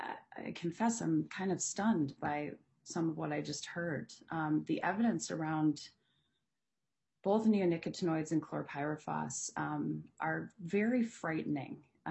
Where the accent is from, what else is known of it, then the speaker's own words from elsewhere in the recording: Minnesota, United States; I find it stunning as a physician, as a mother, and as a Minnesotan